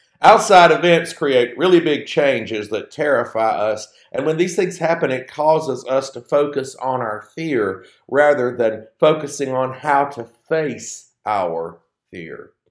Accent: Georgia, United States; moved away; when I left my hometown back in Georgia

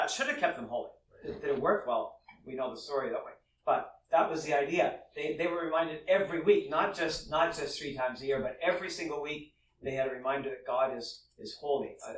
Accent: Canada; I'm a Canadian, so Canadian Thanksgiving is somewhat important.

